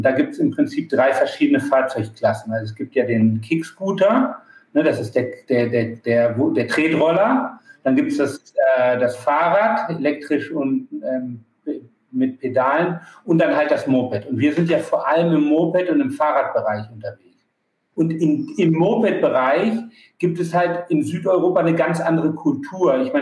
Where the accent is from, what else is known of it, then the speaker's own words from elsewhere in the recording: Germany; Ich bin Deutscher. Ich bin vor 20 Jahren nach Barcelona gegangen